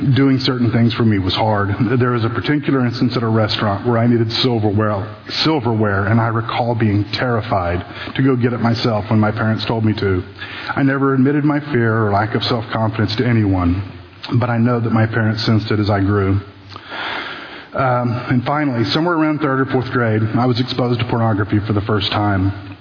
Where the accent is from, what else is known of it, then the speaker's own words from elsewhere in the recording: Oklahoma City, Oklahoma, United States; also born or lived in Richardson, Texas; On the last day of kindergarten in 1970, we moved from Richardson, Texas to Oklahoma City, where we would live until I finished sixth grade.